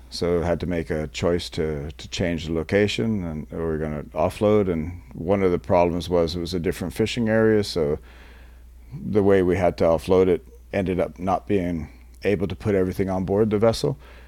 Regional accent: Canada; But I'm not American, by the way. I'm Canadian.

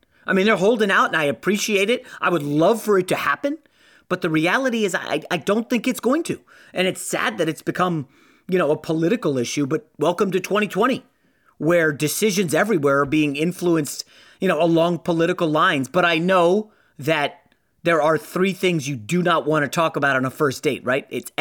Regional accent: Virginia, United States; I grew up in Northern Virginia, and you know, college football was not big in the nation's capital.

